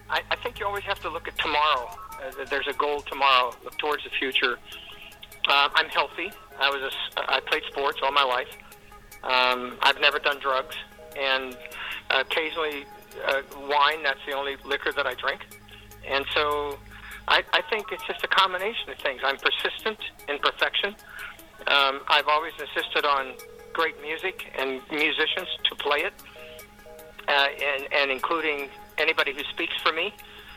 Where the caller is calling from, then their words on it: Nashville, Tennessee, United States; I'm calling you from Nashville, and it's a beautiful sunny day here.